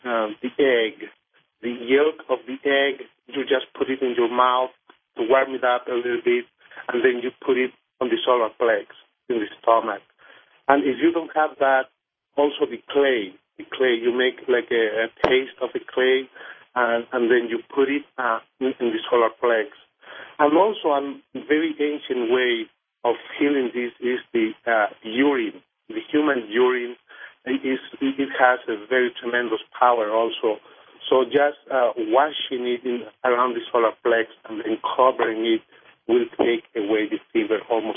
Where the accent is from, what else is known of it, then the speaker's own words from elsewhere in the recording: Cerro Mayo, Cusco, Peru; English is a second language; I was born and raised in Cerro Mayo, which is close to Cusco, and this is more or less 15,000 feet from sea level.